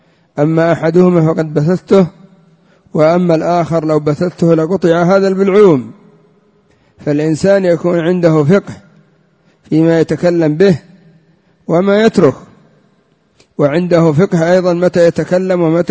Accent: Yemen; والمثل عندنا في اليمن يقول إن كان المتكلم مجنونا فالسامع بعقله.

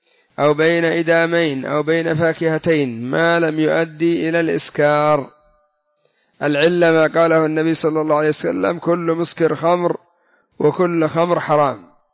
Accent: Yemen; وهكذا الفحسة عندنا في اليمن والسلتة

